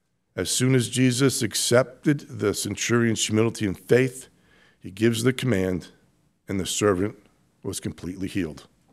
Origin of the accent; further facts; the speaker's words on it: New Jersey, United States; Luke uses the Greek word, I'm from New Jersey, doulos, meaning bondslaven.